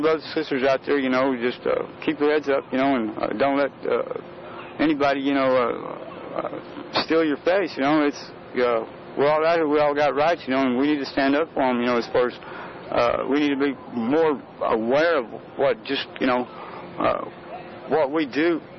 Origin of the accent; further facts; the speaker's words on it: United States; as an American and being here in my lifetime and everything